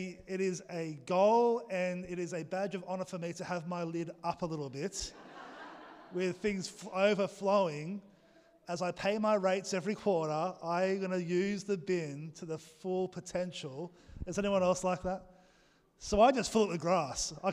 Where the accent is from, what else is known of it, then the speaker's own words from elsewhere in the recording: Australia; accent: Australian; Again, just work with me this morning, my Aussie accent.